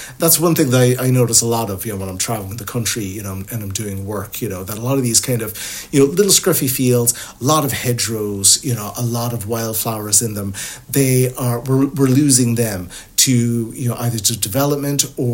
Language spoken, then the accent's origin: English; Tennessee, United States; You know, I'm from the United States. I'm from Tennessee. We have nothing like bogs at all there, you know.